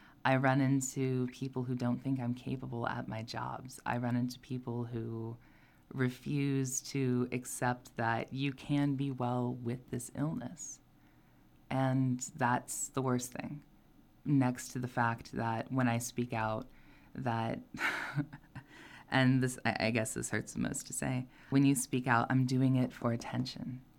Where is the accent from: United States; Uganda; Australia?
United States; Knoxville, Tennessee; and I hail from East Knoxville.